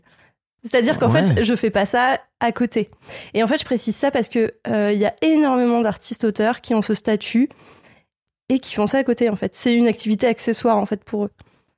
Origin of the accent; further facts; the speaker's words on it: Lille, Hauts-de-France, France; J'adore venir de Lille. J'adore habiter à Lille. Du coup, je serais fière de dire que je suis lilloise et voilà.